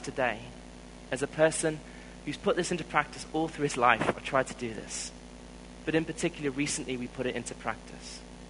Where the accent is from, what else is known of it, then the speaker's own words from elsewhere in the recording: South Africa; I'm a South African, brought up in South Africa.